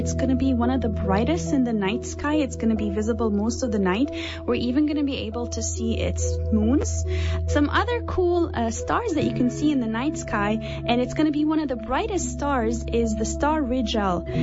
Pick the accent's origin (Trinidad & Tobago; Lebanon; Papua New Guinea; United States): Lebanon; first language Arabic; English is a second language; because I'm from Lebanon, so I speak Arabic.